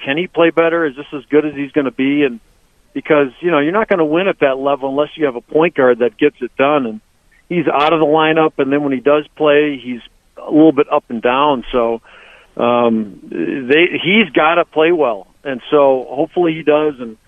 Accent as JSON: {"language": "English", "town": "Bloomington", "country": "United States", "tie": "born or raised there", "said": "at least where I grew up in Bloomington, it was literally right across the street from Jefferson."}